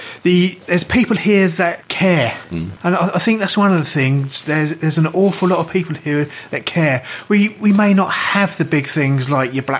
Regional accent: Felixstowe, East of England, United Kingdom; And to me, Felixstowe is not just my hometown. I love it.

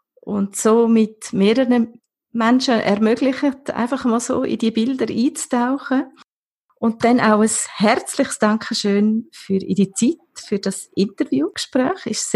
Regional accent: Switzerland; wo ja bei uns in der Schweiz auf keinen Fall möglich wäre.

